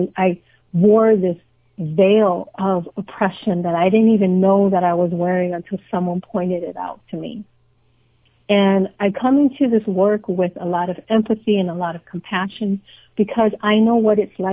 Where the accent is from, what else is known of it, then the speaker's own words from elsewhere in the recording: Hawaii, United States; I was born and raised in Hawaii. I lived here in Washington State since 1983.